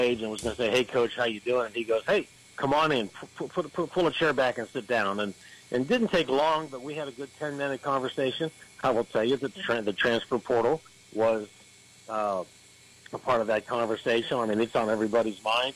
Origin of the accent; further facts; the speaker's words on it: Ohio, United States; and as you know, I'm from Ohio